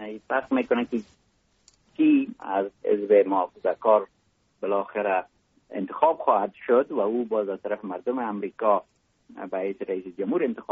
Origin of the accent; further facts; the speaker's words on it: Mazar-i-Sharif, Balkh, Afghanistan; born there; آدم در جای مثل مزار شریف که در اونجا متولد شدم